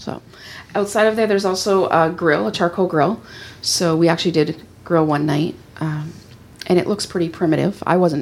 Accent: Canada; I always say get your magic bands because I'm Canadian and they don't ship them to me.

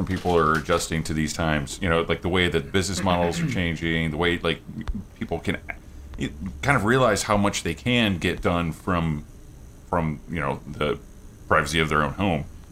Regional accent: Oklahoma, United States; oh, I'm from Oklahoma.

